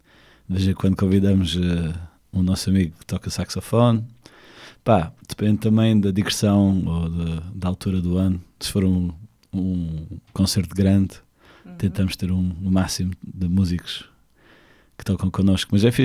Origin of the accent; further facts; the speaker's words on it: Algarve, Portugal; accent: Anglo-Algarvian; now in Lisbon, Portugal; o meu português é um bocado anglo-algarvio e estou um bocado enferrujado neste momento. Mas tem sido muito interessante viver cá em Lisboa.